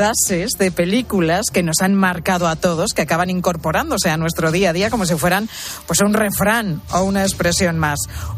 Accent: Spain

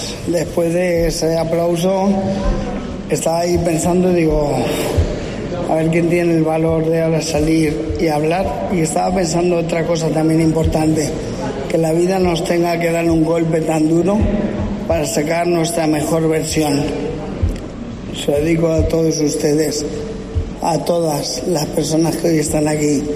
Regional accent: Castilla-La Mancha, Spain; Y encima, regalármelo en mi tierra, en mi casa, con mi gente. Quiero agradecer a todo el Consejo de Gobierno de Castilla-La Mancha su trabajo

